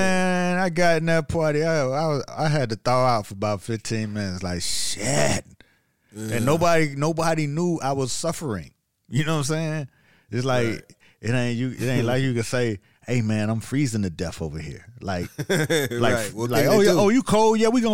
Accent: Miami, Florida, United States; now in New York, United States; you know, I'm from Miami. Like, I'm only been in New York about 2 years now. It's only my second winter, you know.

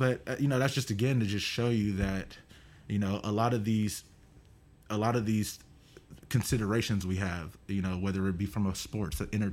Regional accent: Oakland, California, United States; Yeah, so I was born in Oakland. I lived in the Bay Area, but we traveled around.

